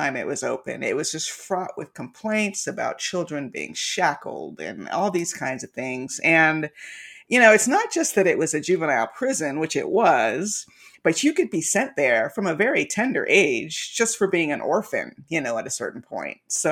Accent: United States; As an American, you're lucky I know anything at all about accents.

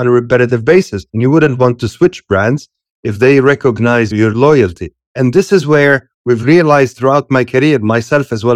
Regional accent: Lebanon; moved away as an adult; also born or lived in Italy / Saudi Arabia; now in Dubai, United Arab Emirates; So the first 20 years of my life, I grew up in Lebanon and then went to Italy where I studied and worked and went here to Saudi Arabia to United Arab Emirates where I met my wife and settled.

